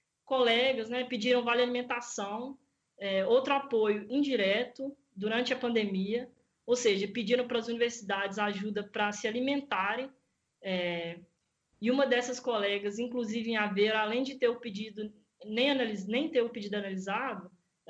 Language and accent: Portuguese; Brazil; now in Aveiro, Portugal; eu estudo na Universidade de Aveiro, estou no terceiro ano da licenciatura em Engenharia Informática e sou brasileira.